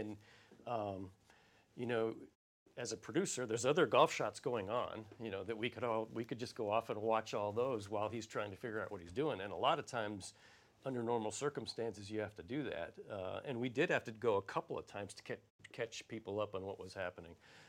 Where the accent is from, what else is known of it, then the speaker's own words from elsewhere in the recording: Arizona, United States; And being that I'm from Arizona